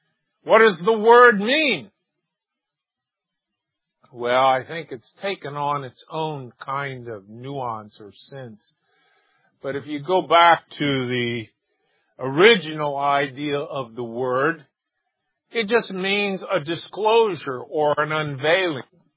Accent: Omaha, Nebraska, United States; I said I grew up in Omaha, Nebraska.

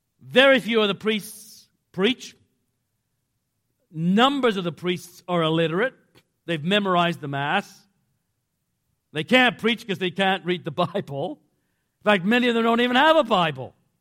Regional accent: England, United Kingdom; growing up in England

